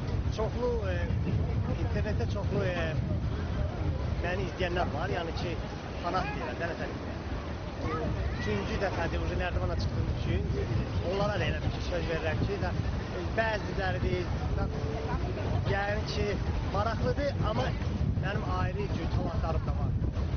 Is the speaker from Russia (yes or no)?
yes; Russia; Sovetski Soyuz vaxtında elədi ki, atam anam köçüblə, ailəmiz köçüb Rusiyada böyümüşəm mən uşaqlıqdan.